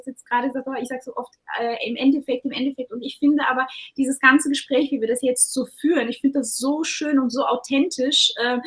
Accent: Germany; wo kommen Sie her? Und dann ich so, ja, aus Deutschland. Und ich so, was heißt, Take it or leave it, ja. Und ich so, ja, born and raised.

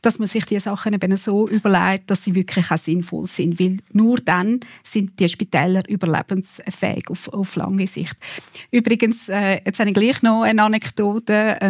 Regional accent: Wald, Zurich, Switzerland; von der Gemeinde Wald, wo ich aufgewachsen bin

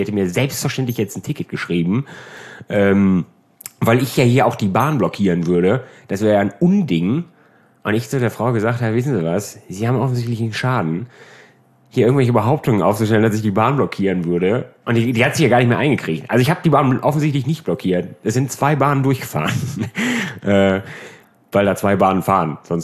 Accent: Norf, North Rhine-Westphalia, Germany; Ich komme aus Norf, tatsächlich.

